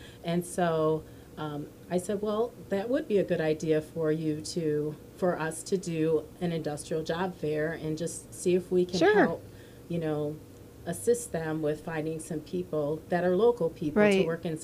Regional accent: Norton Shores, Michigan, United States; also born or lived in Muskegon Heights; Originally from Muskegon Heights until I was about 4 years old, and my parents moved out to Norton Shores.

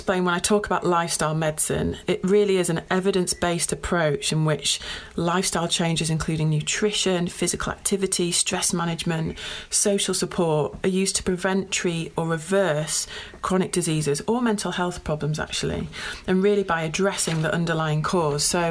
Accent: Pickering, Yorkshire and the Humber, United Kingdom; So I actually grew up in Yorkshire. I grew up in Pickering, not far down the road from Harrogate.

